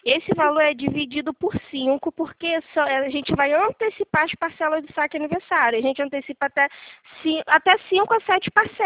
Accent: Rio de Janeiro, Brazil; Sim, sou do Rio.

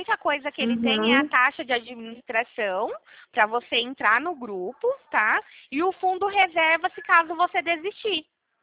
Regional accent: Ribeirão Preto, São Paulo, Brazil

